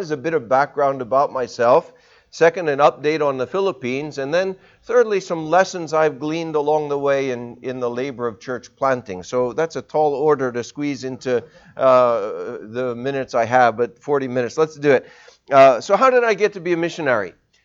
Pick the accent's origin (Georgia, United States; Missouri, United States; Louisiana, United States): Louisiana, United States; New Orleans; also born or lived in New Jersey; And that was in First Baptist Church, New Orleans. So I grew up in the South. Then we moved to New Jersey.